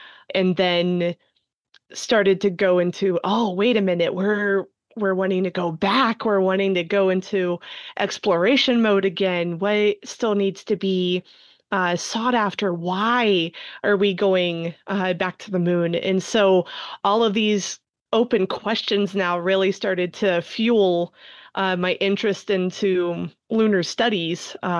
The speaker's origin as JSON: {"language": "English", "region": "West Virginia", "country": "United States", "tie": "born or raised there", "said": "I grew up in West Virginia. I was surrounded by the Green Bank Observatory there."}